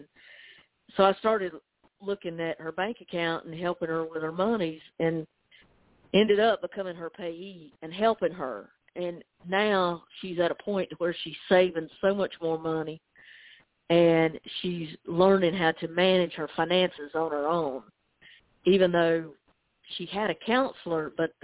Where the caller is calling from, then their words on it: Gastonia, North Carolina, United States; Gastonia, North Carolina.